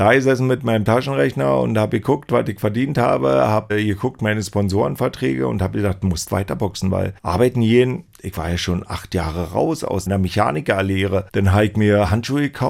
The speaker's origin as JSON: {"language": "German", "town": "Frankfurt", "region": "Brandenburg", "country": "Germany", "tie": "born or raised there", "said": "nach Frankfurt-Oder in meine Heimatstadt fliege"}